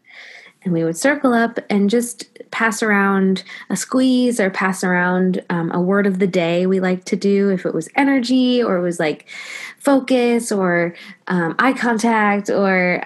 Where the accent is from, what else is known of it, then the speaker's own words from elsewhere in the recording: Rochester, New York, United States; now in New York City, United States; So everybody … I am from Rochester, New York, and I live in New York City now, and I am a theater performer.